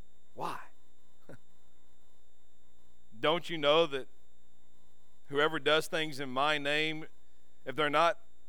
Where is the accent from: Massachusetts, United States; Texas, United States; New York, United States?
Texas, United States; Van Vleck; I grew up in Van Vleck, right over, that's the big town right next to the little town, Bay City, over in Matagorda County.